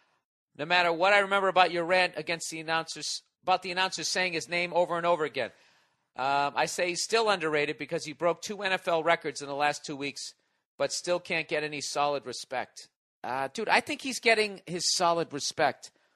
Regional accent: Miami, Florida, United States; Being a Dolphin fan born and raised in Miami, I'm sick and tired of these two faggot teams dominating the AFC East for the past decade.

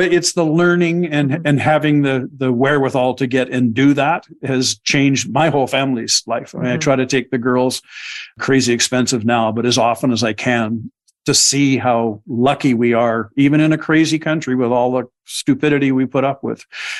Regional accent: Canada; I'm Canadian. I apologize.

